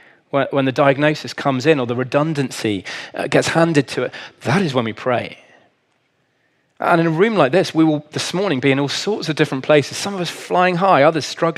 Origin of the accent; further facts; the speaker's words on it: South West England, United Kingdom; Now, I grew up in Cornwall, the land of combine harvesters, and that doesn't help me know anything about farming